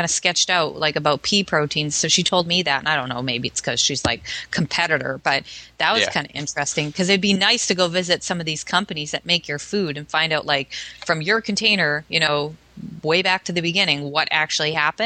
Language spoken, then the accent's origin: English; Canada; I come from Canada. I come from beef country, Cass.